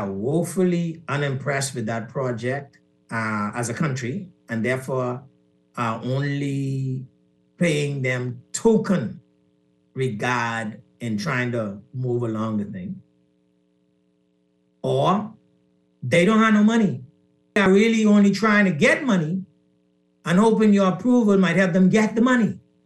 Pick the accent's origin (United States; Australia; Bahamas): Bahamas; Exuma; So I'm from Exuma